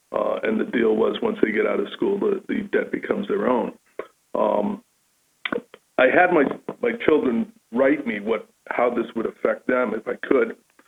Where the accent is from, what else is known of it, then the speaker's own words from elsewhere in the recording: Nashua, New Hampshire, United States; I'm a New Hampshire native, born and brought up in Nashua, New Hampshire.